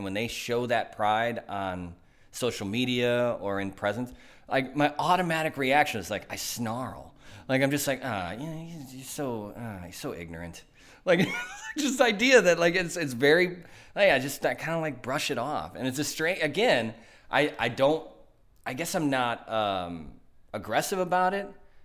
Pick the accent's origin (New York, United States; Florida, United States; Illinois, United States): Illinois, United States; Wonder Lake; Well, I grew up in Wonder Lake, so everything I feel that would be a stereotype from Wonder Lake is also a stereotype from Wisconsin.